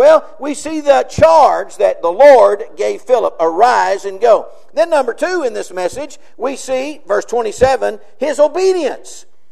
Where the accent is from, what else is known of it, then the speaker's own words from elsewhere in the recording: Texas, United States; Now, I'm from Texas, and I can understand this.